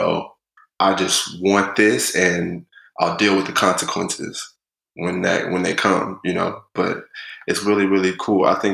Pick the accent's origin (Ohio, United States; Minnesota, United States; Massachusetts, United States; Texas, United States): Texas, United States; Garland; I'm from Garland, Texas. My mom is from Brooklyn, New York, but she raised me in Texas.